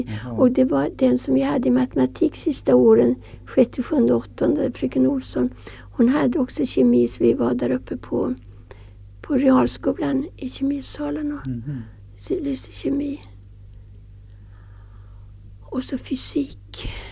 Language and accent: Swedish; Svartsjölandet, Stockholm County, Sweden; Men jag dansade ju hemma på Svartsjöland, fast när jag var så ung, 12.